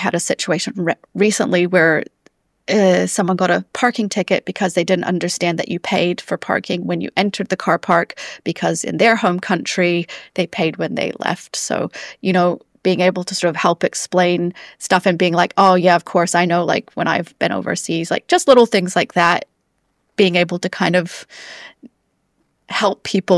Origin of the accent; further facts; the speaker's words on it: California, United States; I grew up in the States in Southern California, fairly close to the Mexican border